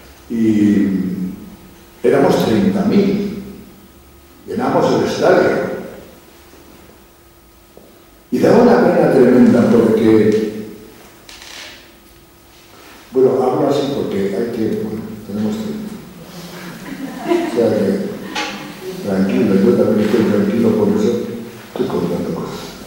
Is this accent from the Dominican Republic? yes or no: no; Castile and León, Spain; Mi pueblo es un pueblo de la provincia de León